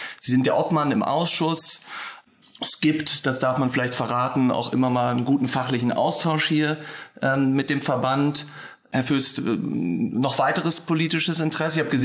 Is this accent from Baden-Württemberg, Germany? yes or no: no; Berlin, Germany; born there; Berlin, als gebürtiger Berliner, das ist hier immer unser Diskussions- und Punkt.